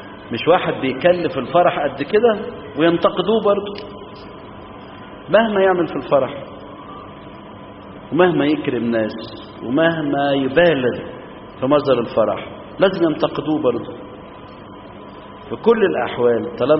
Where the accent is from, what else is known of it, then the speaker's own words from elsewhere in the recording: Minya, Minya Governorate, Egypt; وكتير من الامهات عندنا في الصعيد وعندنا في المنيا خصوصا عاشوا في الظل وعاشوا ورا الابواب